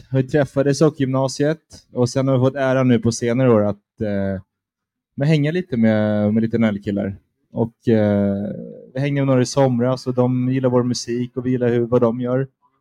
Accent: Falun, Dalarna County, Sweden; vi är från Falun

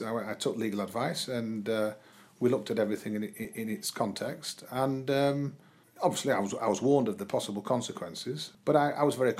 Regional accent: Blackpool, North West England, United Kingdom; I was born on Bloomfield Road, and that's where I grew up. And I will remain a Blackpool supporter until the day I die.

